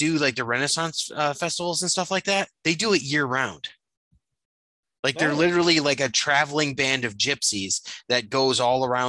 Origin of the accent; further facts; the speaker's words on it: Detroit, Michigan, United States; Hey, man, I'm from Detroit, man.